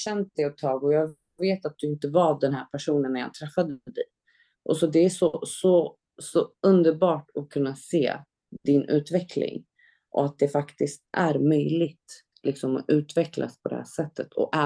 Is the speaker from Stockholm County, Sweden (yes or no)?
yes; Rinkeby, Stockholm County, Sweden; Det spelar ingen roll vart du kommer ifrån. Jag är uppväxt i Rinkeby.